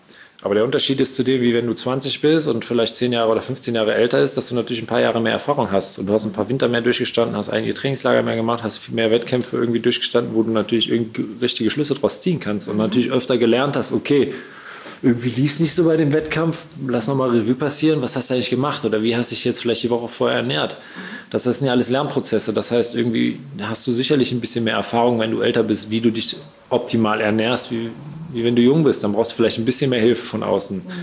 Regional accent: Cologne, North Rhine-Westphalia, Germany; Ich wusste, dass sie auch hier in Langenfeld sitzen, in der Nähe von Köln, wo ich groß geworden bin

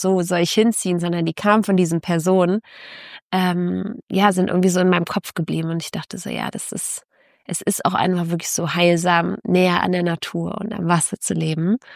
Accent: Berlin, Germany; Und bin natürlich als Berlinerin immer super gerne an Schlachtensee gegangen, Grunewaldsee, was von mir jetzt fußläufig war.

